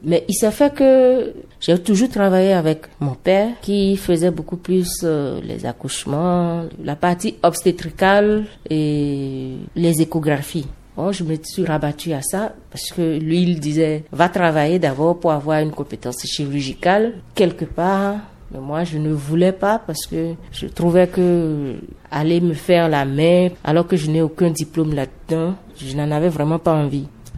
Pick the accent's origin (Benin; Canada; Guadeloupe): Benin; Parakou, Borgou; J'ai toujours été à Parako, j'ai grandi à Parako.